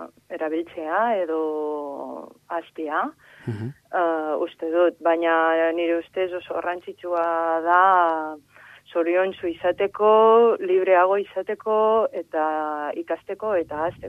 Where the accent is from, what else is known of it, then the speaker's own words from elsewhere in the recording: Catalonia, Spain; Basque is a second language; Barkatu nire euskaragatik, Kataluniakoa naiz eta akats pila bat itzen ditut.